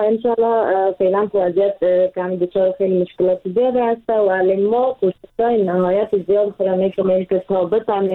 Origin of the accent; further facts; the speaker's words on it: Afghanistan; همیشه وطن ما دست به دست فروخته شده و اگر افغانستان آرام شد، من اولین کسی میگم که 100% میایم.